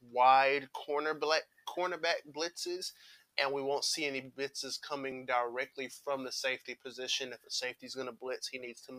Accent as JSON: {"language": "English", "town": "Memphis", "region": "Tennessee", "country": "United States", "tie": "born or raised there", "said": "because my hometown Memphis does have a team, the Express, who will be playing in the AAF this upcoming season"}